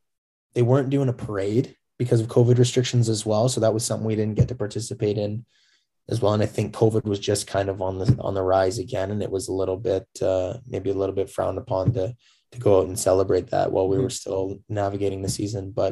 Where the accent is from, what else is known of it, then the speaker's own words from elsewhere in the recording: Waterdown, Ontario, Canada; I grew up in Waterdown, which is you know, Hamilton, part of the Hamilton District School Board and everything, and so I affiliate with Hamilton as I was growing up.